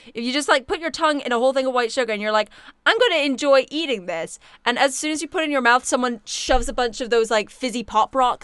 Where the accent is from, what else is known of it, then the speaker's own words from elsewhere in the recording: Scotland, United Kingdom; Like, look, I'm here as your Scottish contingent. I can ruin Iron Brew.